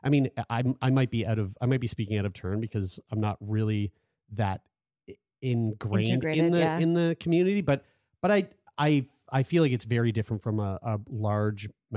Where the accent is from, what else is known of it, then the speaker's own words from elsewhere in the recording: Halifax, Nova Scotia, Canada; we're from Halifax